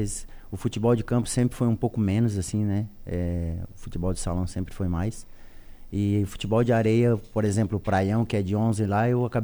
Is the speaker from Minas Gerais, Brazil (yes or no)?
no; Urussanga, Santa Catarina, Brazil; Eu sou natural de Uruçanga, mas eu vim para Uruçanga quando eu tinha 9 anos. Eu morava em Cocal.